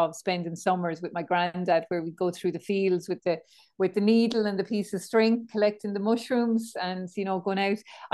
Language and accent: English; Kilkenny, Leinster, Ireland; I'm from Kilkenny, I was a townie. I'm probably still a townie, aren't I? It's in my bones, my DNA.